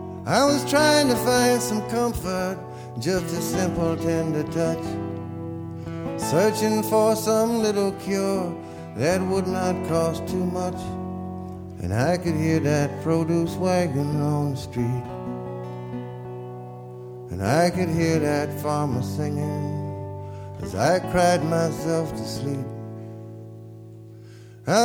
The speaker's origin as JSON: {"language": "English", "town": "New Orleans", "region": "Louisiana", "country": "United States", "tie": "born or raised there", "said": "When I was growing up in New Orleans, we used to have a fruit and vegetable man that would come down the street twice a week."}